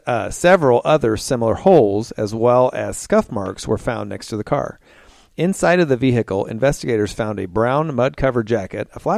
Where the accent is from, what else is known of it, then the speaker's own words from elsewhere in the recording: Kokomo, Indiana, United States; also born or lived in Logansport, Indiana; So I was born in Cass County, Logansport, and raised in Kokomo.